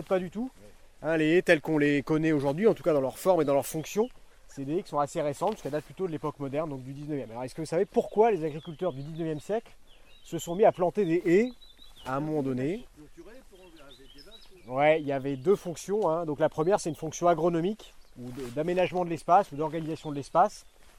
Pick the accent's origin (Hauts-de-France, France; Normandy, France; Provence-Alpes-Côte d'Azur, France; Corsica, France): Normandy, France; je suis normand, d'où le magnifique temps qui ne me fait absolument pas peur